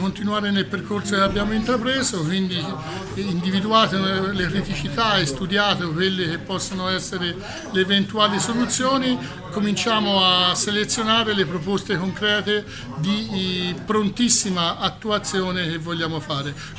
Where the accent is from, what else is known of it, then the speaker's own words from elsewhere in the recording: Siena, Tuscany, Italy; io, ripeto, sono orgoglioso come senese